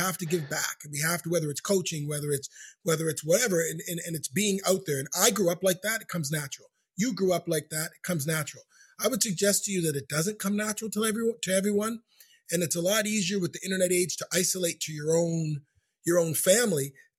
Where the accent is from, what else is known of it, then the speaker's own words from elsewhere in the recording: Halifax, Nova Scotia, Canada; I'm from Halifax and I'm going to Wolfville to visit Andy.